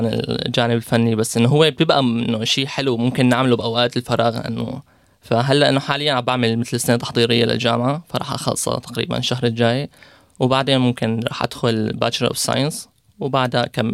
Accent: Syria; نحن كسوريين مغتربين هون عايشين

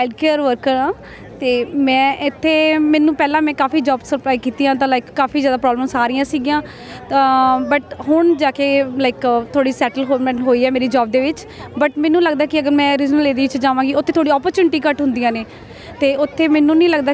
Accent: Mandi Gobindgarh, Punjab, India; ਅਤੇ ਮੇਰੇ ਮਦਰ, ਮੈਂ ਗੋਬਿੰਦਗੜ੍ਹ ਤੋਂ ਹਾਂ।

